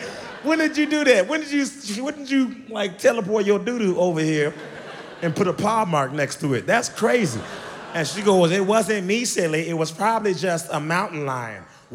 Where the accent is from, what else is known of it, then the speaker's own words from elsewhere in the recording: Memphis, Tennessee, United States; I ain't no mountain person. I'm from Memphis. This is a bad idea. We gotta leave.